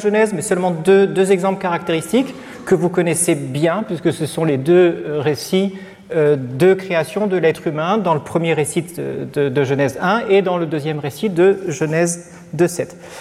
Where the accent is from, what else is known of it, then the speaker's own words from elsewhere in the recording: Metz, Grand Est, France; quand on vient de Metz